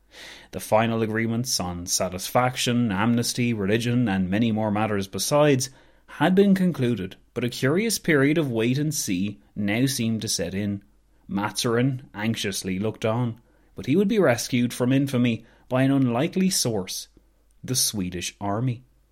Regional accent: Ireland; if you want to hear why Brexit bothers me as an Irish person so much

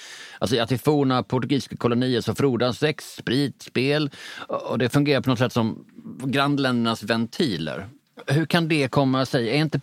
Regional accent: Skåne, Sweden; jag är från Bjärhalvön, så jag har vuxit upp med liksom Köpenhamn som någon slags naturlig gravitationspunkt.

